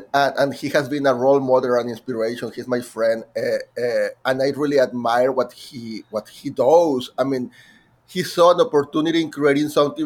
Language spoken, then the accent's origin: English; Mexico; English is a second language; moved away as an adult; now in United States; And I was the first Mexican ever accepted, and they also grant me a full tuition schola